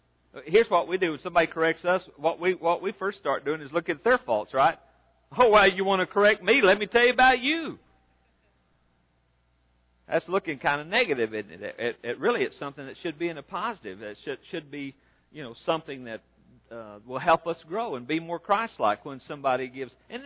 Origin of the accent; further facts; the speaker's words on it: Oklahoma City, Oklahoma, United States; and I come from Oklahoma City, and I'm in a hurry.